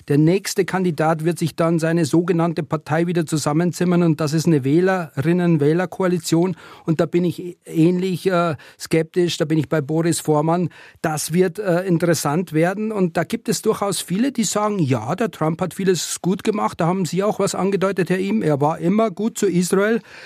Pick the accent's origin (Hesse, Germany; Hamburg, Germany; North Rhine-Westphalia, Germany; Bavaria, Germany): Bavaria, Germany; Als Bayer denkst du dann natürlich gleich an Bier